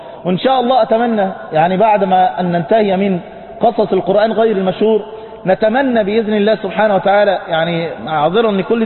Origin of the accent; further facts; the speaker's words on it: Egypt; بلدنا مصر